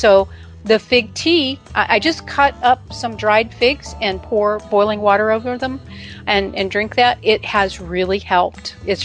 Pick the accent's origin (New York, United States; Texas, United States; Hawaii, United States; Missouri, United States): Texas, United States; I know. I'm from Texas. That's my excuse.